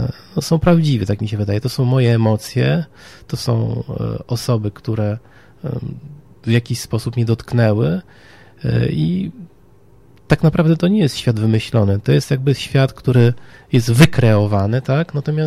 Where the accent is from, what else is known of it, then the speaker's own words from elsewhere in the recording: Warsaw, Masovian Voivodeship, Poland; pochodzę ze Śródmieścia. Najpierw mieszkaliśmy jeszcze jako dziecko na ulicy Krochmalnej, potem przeprowadziliśmy się na Waliców, no więc to jest jakby tuż przy Grzybowskiej, ścisłe centrum miasta.